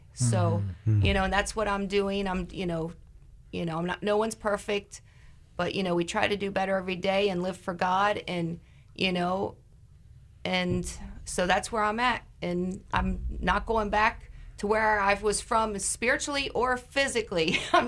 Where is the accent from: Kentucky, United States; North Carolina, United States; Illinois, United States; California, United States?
Kentucky, United States; I'm from Northern Kentucky, right by Cincinnati, and I prayed for years to live where it was warm all the time.